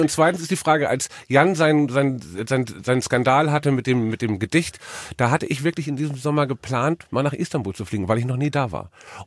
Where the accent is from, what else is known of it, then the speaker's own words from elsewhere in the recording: Berlin, Germany; Für mich als Berliner ist das, ich wohne ja auch ein bisschen am Stadtrand, ganz normal.